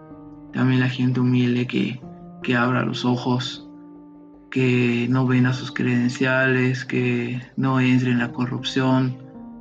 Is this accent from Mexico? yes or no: yes; Mexico; nosotros los mexicanos debemos ir a votar por un cambio